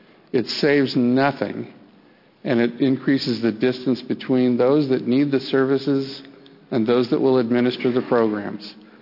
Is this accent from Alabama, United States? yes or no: no; Bend, Oregon, United States; I grew up in Bend when it was a small community. My parents were teachers in Bend for 30 years.